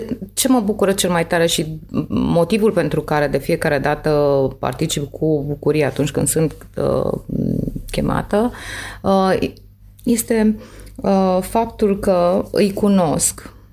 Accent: Romania; în primul și în primul rând spun că sunt româncă

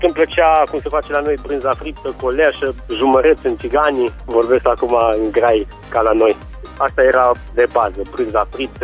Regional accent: Rudăria, Caraș-Severin, Romania; also born or lived in Timișoara; M-am născut la Timișoara. Tatăl meu e jumate român, jumate peruan. S-a despărțit de mama când aveam 3 ani și de la 3 ani am plecat la Rudăria. Acolo mi-am făcut copilăria.

